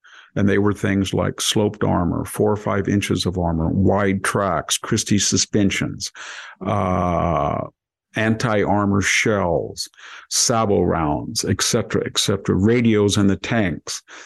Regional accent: United States; I'm an American.

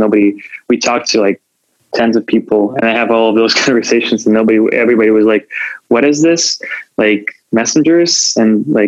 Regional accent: Moscow, Russia; No, I actually grew up in Moscow. I was my family comes from a very diverse background.

